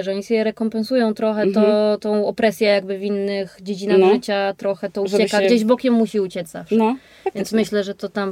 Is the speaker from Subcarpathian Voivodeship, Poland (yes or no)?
yes; Subcarpathian Voivodeship, Poland; Bo ja się wychowałam na Podkarpaciu, w małym miasteczku